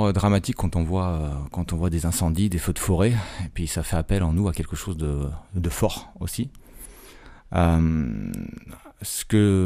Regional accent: Provence-Alpes-Côte d'Azur, France; parce que moi, à la base, je viens des Hautes-Alpes. Donc c'est plutôt montagnard

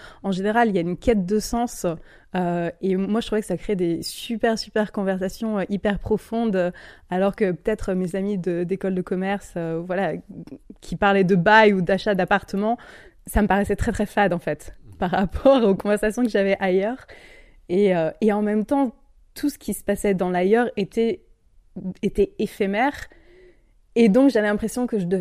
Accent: France; j'ai vraiment rejeté mes origines en disant mais je veux pas dire que je suis française, je me sens internationale

